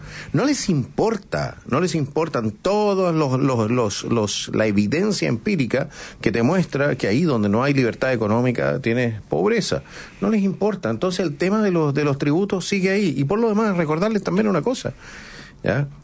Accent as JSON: {"language": "Spanish", "country": "Austria", "moved": "yes", "lives_now": "Chile", "said": "porque yo vengo de Austria, ¿ya? O llegué hace 6 años acá"}